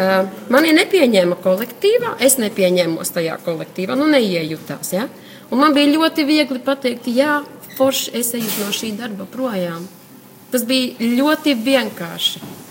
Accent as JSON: {"language": "Latvian", "town": "Gulbene", "region": "Gulbene Municipality", "country": "Latvia", "also_born_or_lived": "Litene", "said": "Es esmu no Gulbenes. Es esmu dzimusi Litenē, bet tagad dzīvoju Gulbenē."}